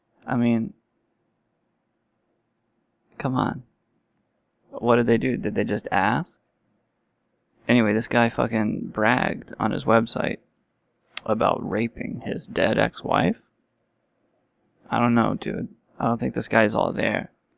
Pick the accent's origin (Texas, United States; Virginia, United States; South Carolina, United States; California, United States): Virginia, United States; There's this fella in Virginia, my home state, Wild Bill Kilgore's home state, called ….